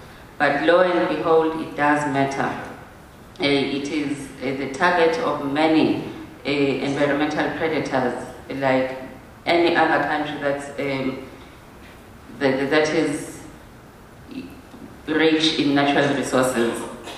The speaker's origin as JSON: {"language": "English", "country": "Eswatini", "said": "I come from Swaziland, which is a country that is very small but very big and significant, in our opinion, big enough to matter. It's a kingdom, it's nestled between Mozambique and South Africa."}